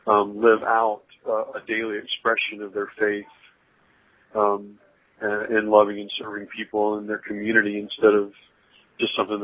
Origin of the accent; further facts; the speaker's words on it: New Orleans, Louisiana, United States; Well, I grew up in New Orleans, Louisiana, and met my wife in college.